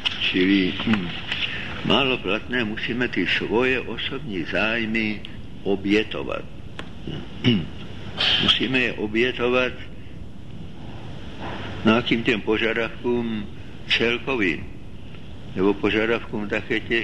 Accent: Moravia, Czechia; já se občas cítím jako Moravák

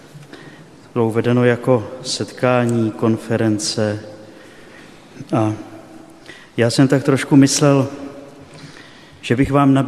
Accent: Jihlava, Vysočina Region, Czechia; now in Prague, Czechia; Působil jsem v kostelním Vydří, to je na Vysočině, prodák jsem od Jihlavy a teď působím v Praze.

